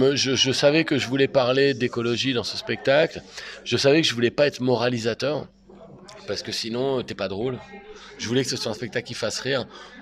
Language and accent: French; Chinon, Centre-Val de Loire, France; Moi, j'ai grandi en Touraine, donc à Chinon, donc c'est pas loin de la Loire